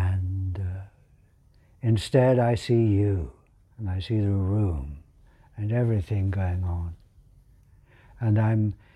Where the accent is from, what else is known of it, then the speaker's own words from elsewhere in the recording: United Kingdom; Because I'm British and we like being close and we like to show our feelings.